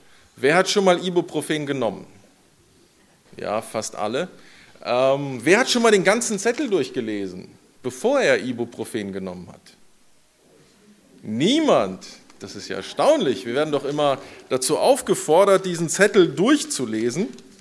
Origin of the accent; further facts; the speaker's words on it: Bonn, North Rhine-Westphalia, Germany; born there; Mit Bonn verbindet mich viel. Ich wurde in Bonn geboren, aber das war im letzten Jahrtausend. Das ist eine Weile her.